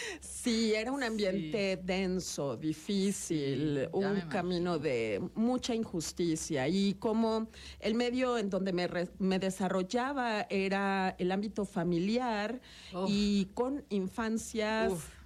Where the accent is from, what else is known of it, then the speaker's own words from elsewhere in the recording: Cuernavaca, Morelos, Mexico; born there; No soy de aquí, ni soy de allá. Bueno, nací en Cuernavaca, me fui a estudiar Derecho a Toluca. De ahí viajé a la Ciudad de México alguna temporada porque no tenía plaza.